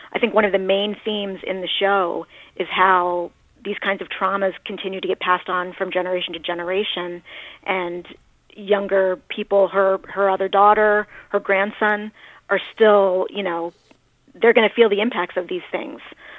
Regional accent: Maryland, United States; accent: Baltimore; maybe I'm a little bit biased because I'm from Maryland, and there's a little bit of Baltimore in that accent, too. The O's are very similar. So maybe I've just been hearing it my whole life.

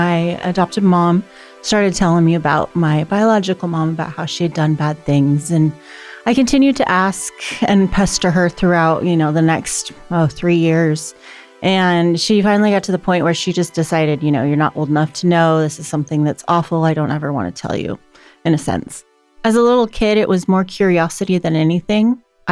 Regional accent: Eugene, Oregon, United States; born there; I was born in Eugene. I don't remember this time. I think it was morning, but I don't remember. June 27th, 1984.

